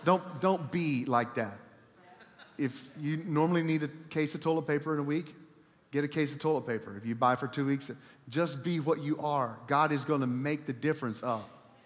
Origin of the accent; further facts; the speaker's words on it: Texas, United States; I'm a hugger. I was raised in Texas. I hug everybody.